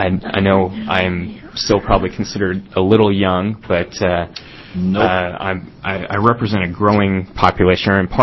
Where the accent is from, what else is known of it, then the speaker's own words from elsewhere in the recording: Salem, Oregon, United States; I was born and raised here in Salem.